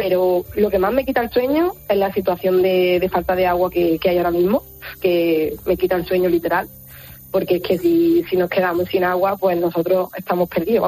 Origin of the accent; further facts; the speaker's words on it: Antequera, Andalusia, Spain; No soy de Almería, soy de Antequera.